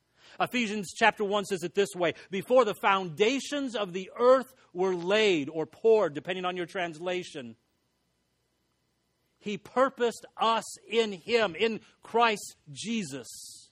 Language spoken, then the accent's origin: English; El Paso, Texas, United States; And I grew up in El Paso, Texas.